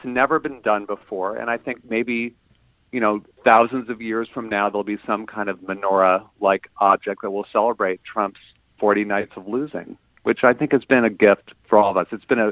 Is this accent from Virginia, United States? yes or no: no; Shaker Heights, Ohio, United States; we were growing up in Cleveland, Ohio, Shaker Heights, to be specific